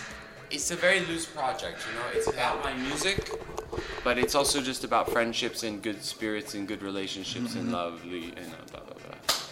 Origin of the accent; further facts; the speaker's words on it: Denver, Colorado, United States; and I'm from Denver.